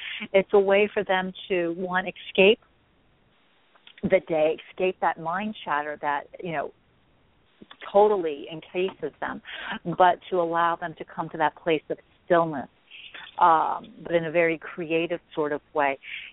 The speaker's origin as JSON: {"language": "English", "town": "Seaford", "region": "Delaware", "country": "United States", "tie": "born or raised there", "said": "I grew up in Seaford."}